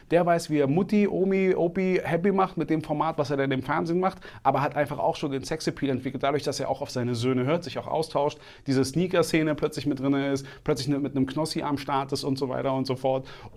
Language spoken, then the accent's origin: German; Berlin, Germany; born there; ich bin gebürtiger Berliner, ich kenne die Stadt.